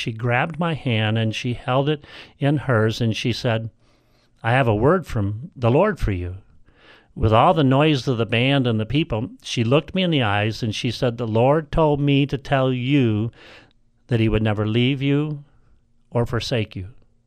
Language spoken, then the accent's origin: English; California, United States; We're from California, they're from Houston, Texas